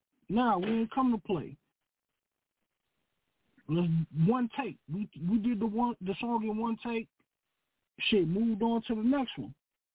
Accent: Midwest, United States; now in Houston, United States; You know, I'm originally from the Midwest, so we got a different kind of energy than, you know, a lot of the cats down here in Houston.

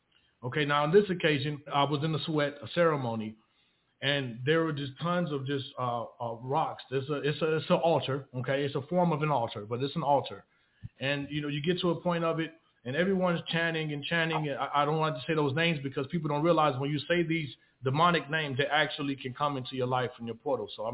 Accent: Chicago, Illinois, United States; But just starting off growing up in Chicago, it was that environment is so hellish.

